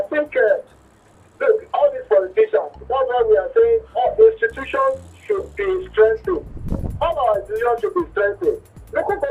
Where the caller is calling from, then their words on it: Cameroon; From Cameroon